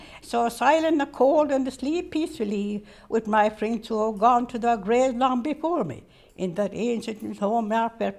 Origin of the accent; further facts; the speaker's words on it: Ireland; I'm Irish, but the Irish got in my nerve.